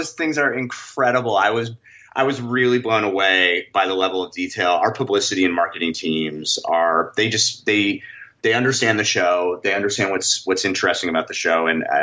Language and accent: English; New York City, New York, United States; I grew up in New York City, as did our showrunner.